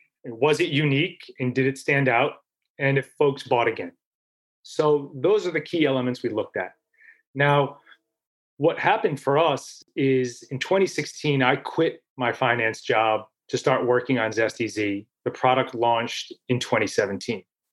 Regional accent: United States; I was born and raised here in America, so my lens is different.

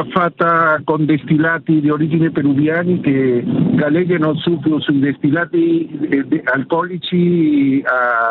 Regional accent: Lima, Peru; Italian is a second language; now in Italy; Io vengo da Lima, Perù.

